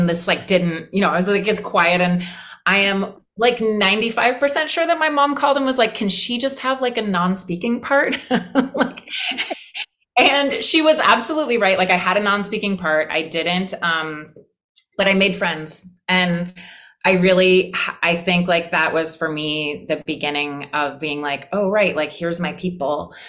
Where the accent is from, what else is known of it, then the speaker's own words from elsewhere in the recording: Alaska, United States; born there; is it a little enough known fact that I was born in Alaska?